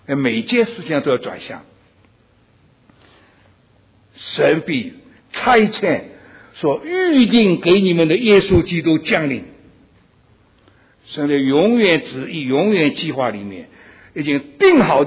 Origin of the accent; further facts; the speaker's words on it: China; 我们中国人也有力量，有点差劲，因为中国人爱罪人呢，只爱中国人